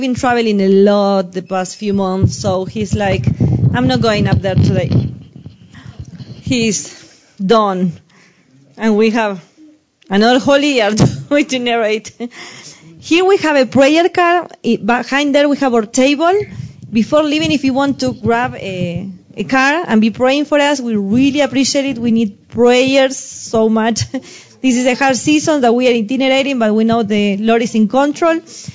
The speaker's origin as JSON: {"language": "English", "country": "Argentina", "tie": "born or raised there", "second_language": "English", "said": "I'm from Argentina. I was raised and born in Argentina."}